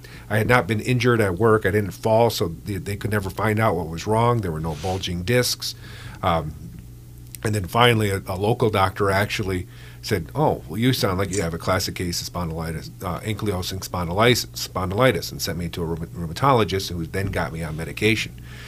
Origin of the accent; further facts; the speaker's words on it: Detroit, Michigan, United States; I came from the Detroit area and moved up here